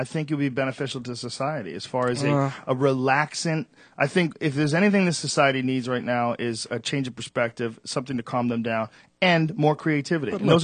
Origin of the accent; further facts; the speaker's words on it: Boston, Massachusetts, United States; I'm not scared of the cold. I grew up in Boston. This cold is for pussies. This is nothing.